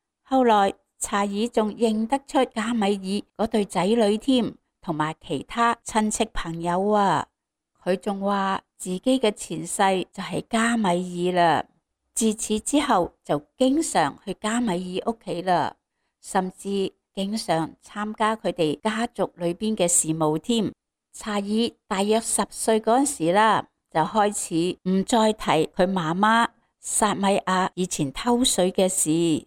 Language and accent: Cantonese; China